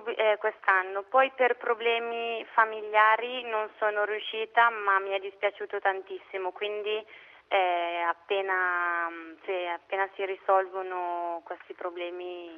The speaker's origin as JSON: {"language": "Italian", "town": "Lodi", "region": "Lombardy", "country": "Italy", "said": "Io sono di Lodi, originaria di Lodi, vicino a Milano, e ho frequentato le superiori al Collegio San Francesco."}